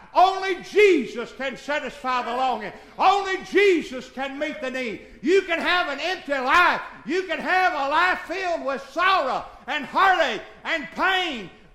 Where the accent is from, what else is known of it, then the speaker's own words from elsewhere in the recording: Reedsville, United States; Brother Danny, when I grew up in Reedsville, we lived on the other side of the track.